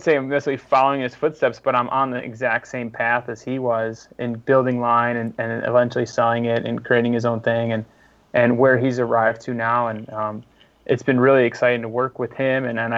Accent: Midwest, United States; because I've always been inspired by it as a Midwesterner moving west

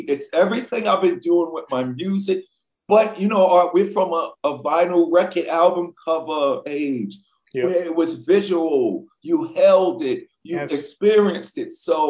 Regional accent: Queens, New York, United States; I grew up in Queens like you.

